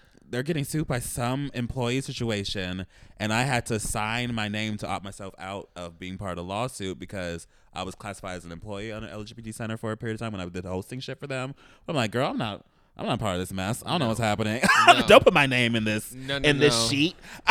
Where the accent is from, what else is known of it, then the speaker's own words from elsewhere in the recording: California, United States; No. Okay, cool. I'm from California.